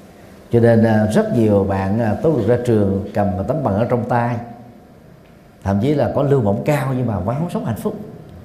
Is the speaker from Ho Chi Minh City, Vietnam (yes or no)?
yes; Saigon, Ho Chi Minh City, Vietnam; Còn tôi đó, sinh ra lớn lên ở Sài Gòn, có khi nào mà trải nghiệm cái lạnh đó bao giờ đâu